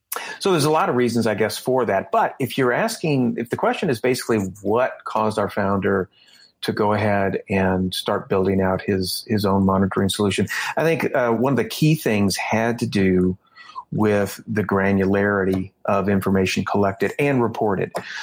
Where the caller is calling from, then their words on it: Louisville, Kentucky, United States; I am joining from the technological hotbed of Louisville, Kentucky.